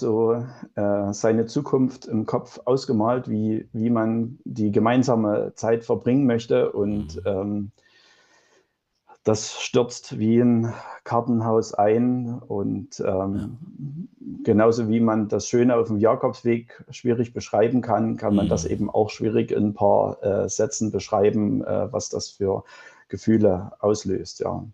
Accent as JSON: {"language": "German", "town": "Schlettau", "region": "Saxony", "country": "Germany", "tie": "born there", "lives_now": "Aue, Germany", "said": "ich bin aktuell in Aue und komme gebürtig aus Schlettau im schönen Erzgebirge"}